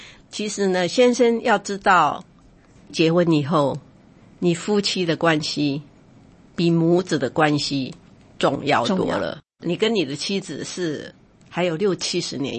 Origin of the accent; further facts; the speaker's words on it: Taiwan; accent: Taiwanese; 我们台湾话讲的是挖心球啊